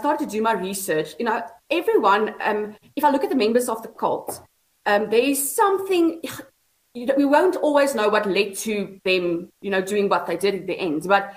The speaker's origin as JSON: {"language": "English", "town": "Bloemfontein", "region": "Free State", "country": "South Africa", "tie": "born or raised there", "said": "but I grew up in Bloemfontein."}